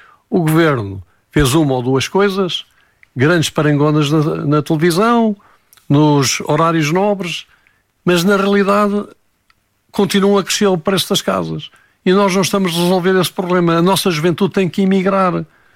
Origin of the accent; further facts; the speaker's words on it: Portugal; nós, quando somos portugueses, temos todos os mesmos direitos ou não perante a lei